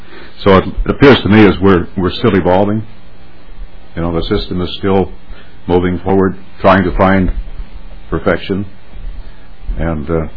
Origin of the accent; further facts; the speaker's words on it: Minnesota, United States; I'm from Otter Tail County, and I think we were one of the last counties to close our country schools.